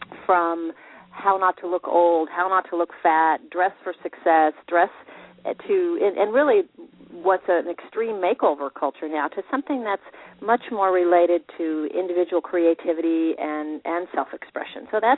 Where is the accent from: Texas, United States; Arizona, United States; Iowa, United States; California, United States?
California, United States; Los Angeles; I grew up in Los Angeles, and always liked clothes